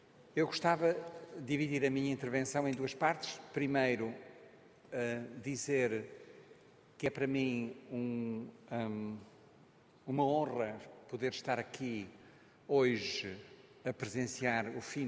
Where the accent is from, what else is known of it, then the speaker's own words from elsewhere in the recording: Mozambique; Eu nasci, cresci em Moçambique, cresci numa ditadura.